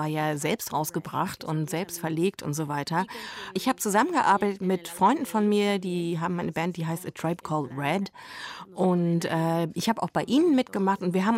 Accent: Colombia; Aber aufgewachsen bin ich ja in Kolumbien

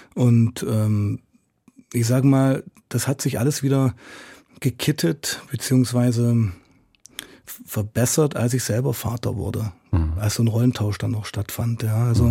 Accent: Germany; Als Kind in der DDR, wenn man jetzt nicht wirklich in einer Dissidentenfamilie groß wurde, war es ja eigentlich okay.

